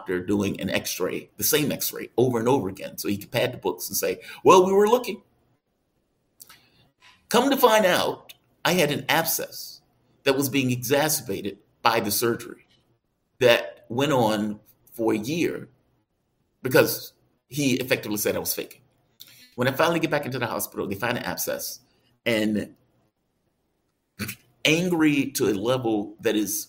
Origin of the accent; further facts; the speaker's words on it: the South, United States; Keep in mind, I'm from the South.